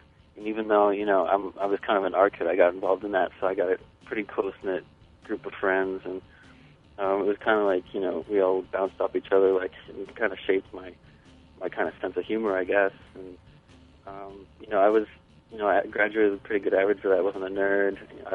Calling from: New Paltz, New York, United States; From New Paltz, New York.

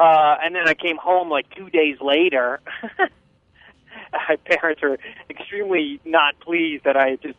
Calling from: Otisville, New York, United States; Otisville, New York.

